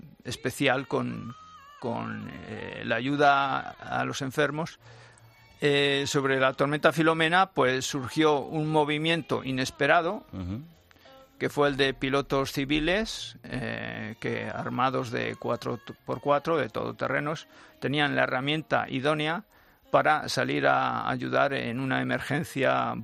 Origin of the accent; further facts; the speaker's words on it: Las Navas del Marqués, Castile and León, Spain; yo soy de Tierra de Nieve, soy de Ávila, de las Navas del Marqués. Entonces yo he crecido con esto.